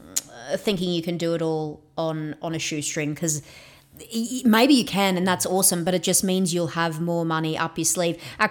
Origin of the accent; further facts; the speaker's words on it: Australia; So we're from Australia